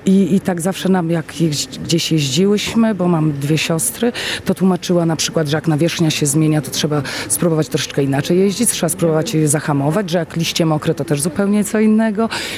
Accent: Warmian-Masurian Voivodeship, Poland; Ja jestem dziewczyną z Mazur, pochodzę z Mazur, więc na Mazurach często i po lasach jeździliśmy. Wiadomo, że jestem troszkę starsze pokolenie

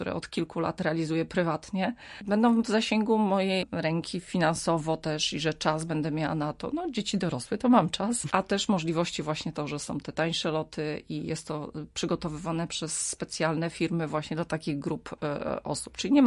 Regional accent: Lubaczów, Subcarpathian Voivodeship, Poland; Tutaj ja dokładnie z Roztocza pochodzę, znaczy z pogranicza Roztocza, z Lubaczowa, nieopodal.

